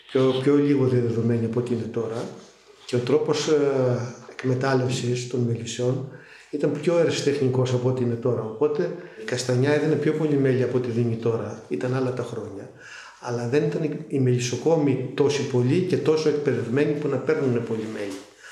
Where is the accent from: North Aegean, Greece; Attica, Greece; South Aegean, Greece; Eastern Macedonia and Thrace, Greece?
North Aegean, Greece; Agiasos; λόγω ότι είμαι από την Αγιά Σου και με ξέρουν ως Αγιασότη.